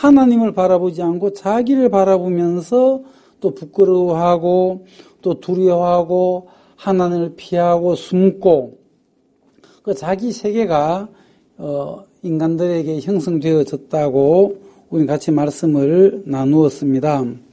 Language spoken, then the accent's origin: Korean; Geochang, South Gyeongsang, South Korea; born there; 저는 그 아주 두메 산골 예, 경남 거창에서 태어났는데요.